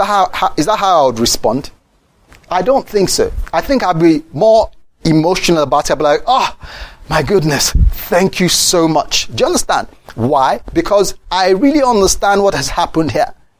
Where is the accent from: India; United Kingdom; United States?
United Kingdom; I know I almost died, but oh, I'm British and I don't really express my emotions.